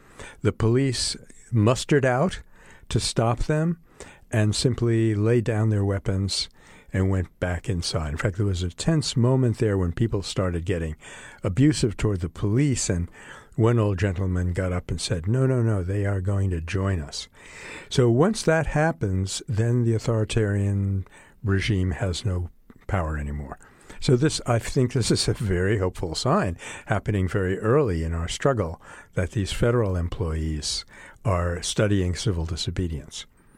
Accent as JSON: {"language": "English", "town": "Brooklyn", "region": "New York", "country": "United States", "tie": "born or raised there", "said": "So moving on now to my hometown, Brooklyn, New York."}